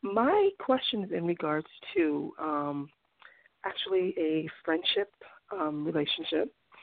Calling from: Boston, Massachusetts, United States; I'm calling from Boston.

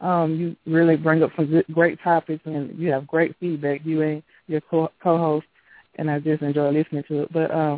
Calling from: Alabama, United States; I'm calling from Alabama.

